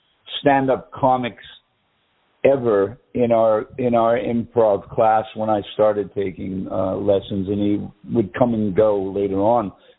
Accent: United States; born there; I sounded more Englishy. Even though I was born in America and everything, I had lived over there for a long time, so I had a, you know, affectation of an accent.

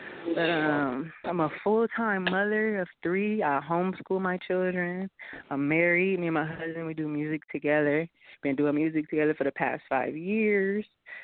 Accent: California, United States; also born or lived in Los Angeles; now in San Francisco, United States; I was born in Los Angeles, California. I'm a native to all over California, though. Like, seriously, when I say that, it's true. I'm nomadic, but I done lived all over California. And I'm currently now based in San Francisco with my family.

